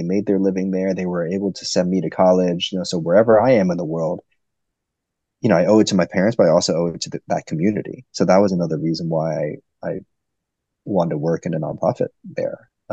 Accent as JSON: {"language": "English", "region": "New Jersey", "country": "United States", "tie": "born or raised there", "said": "My parents worked in Chinatown. But I grew up in New Jersey. So my parents had to commute. And I grew up in a very like white suburb."}